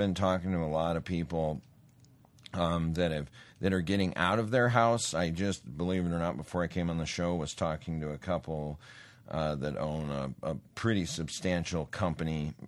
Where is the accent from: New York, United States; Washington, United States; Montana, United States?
Montana, United States; You're out there. I'm from Montana.